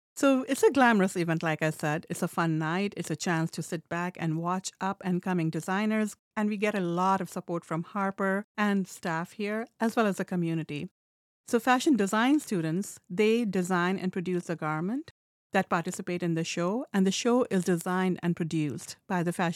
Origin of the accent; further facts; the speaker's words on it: India; English is a second language; moved away as an adult; I came to this country. I'm from India. Mm-hmm. I came to this country to pursue my graduate studies in fashion design. And that was in early 90s.